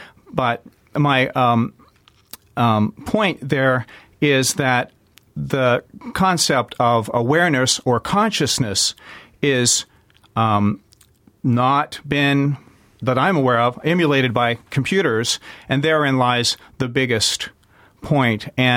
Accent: West Virginia, United States; I am from West Virginia.

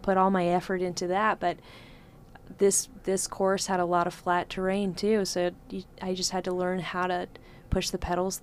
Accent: Anchorage, Alaska, United States; I mean, I grew up in Anchorage, but I'd never seen Southeast Alaska till last year.

